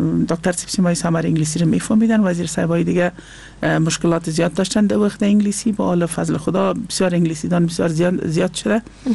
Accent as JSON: {"language": "Persian", "country": "Afghanistan", "also_born_or_lived": "Pakistan", "said": "رفتم یک 3-4 سال از پاکستانم دور بودم و بعد از حکومت فیلی بنابرای دوت حکومت پس به افغانستان آمدم و تقریبا سال 15-16 از کمیجا هستم"}